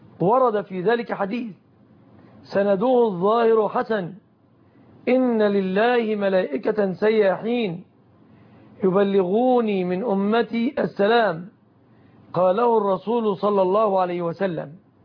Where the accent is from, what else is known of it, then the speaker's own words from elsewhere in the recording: Egypt; عن بلادنا مصر.